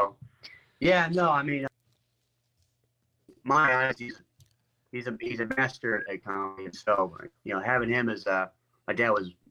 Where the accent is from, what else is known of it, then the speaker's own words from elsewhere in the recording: St. Charles, Illinois, United States; That's from St. Charles, also my hometown.